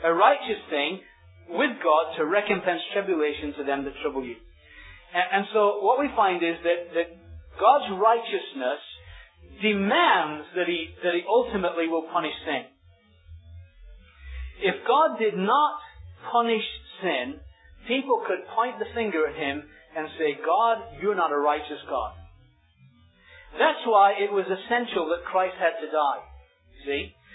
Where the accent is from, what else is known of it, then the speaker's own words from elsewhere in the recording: England, United Kingdom; I grew up in England too, but there was never the thought that one day I was going to be part of British royalty.